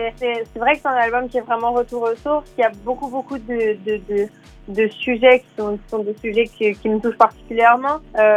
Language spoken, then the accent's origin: French; Portugal; un peu lusophone, parce que je suis portugaise aussi.